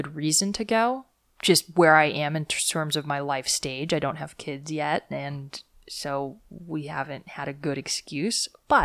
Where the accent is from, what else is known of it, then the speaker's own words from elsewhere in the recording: California, United States; I think maybe I grew up in Ventura County, which is